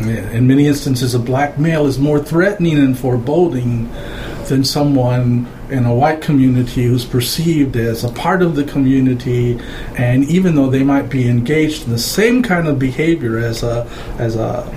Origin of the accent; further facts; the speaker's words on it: Chicago, Illinois, United States; Growing up in Chicago, Chicago's a fascinating city. Every immigrant group in the country is right there.